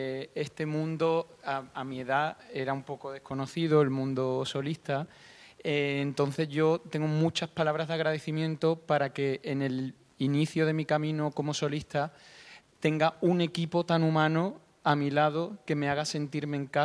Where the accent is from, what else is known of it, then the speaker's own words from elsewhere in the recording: Seville, Andalusia, Spain; soy de Sevilla, entonces allí pues, se canta muchísima zarzuela.